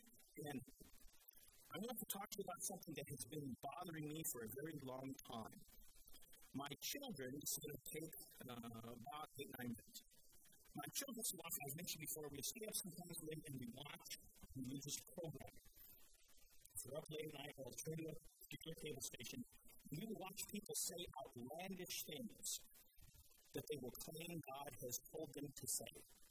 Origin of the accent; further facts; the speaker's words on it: Denver, Colorado, United States; Oh, no, I'm from Denver. I follow the Denver Broncos.